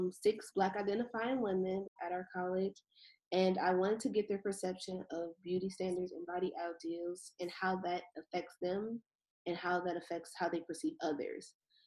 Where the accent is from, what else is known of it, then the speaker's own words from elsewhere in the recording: Shaker Heights, Ohio, United States; I am from Shaker Heights, Ohio, and how did I end up at the College of Worcester?